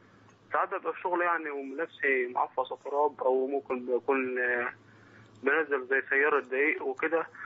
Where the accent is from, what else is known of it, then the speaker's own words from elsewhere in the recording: Egypt; now in Jordan; معلش أنا مصري بس شغال في الأردن